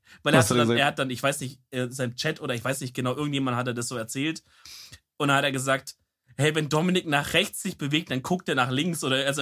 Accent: Swabia, Germany; Also gerade als Schwabe würde man sagen, dafür habe ich bezahlt, das schaue ich mir an.

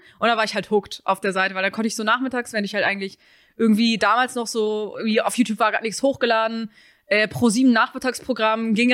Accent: Hamburg, Germany; Wir kommen aus Hamburg.

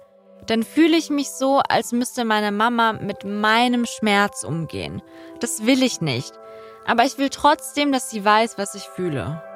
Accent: Germany; Elternhaus Iran, aufgewachsen in Deutschland.

